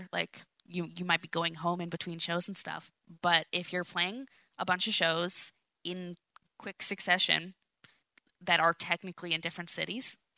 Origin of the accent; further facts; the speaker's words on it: Canada; I'm from Canada, dude.